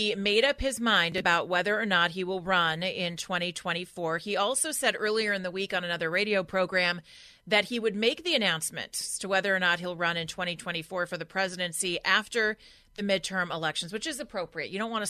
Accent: California, United States; Let's go to Sandy in my home state of California on line 2.

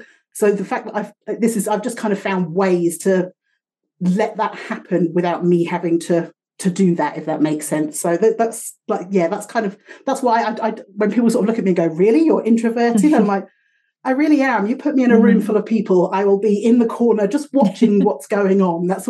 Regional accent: United Kingdom; now in Canada; I'm based in BC, but I am not from here originally, as you can probably tell by my accent. I've lived in Canada for the last 5 years, but I'm from the UK originally.

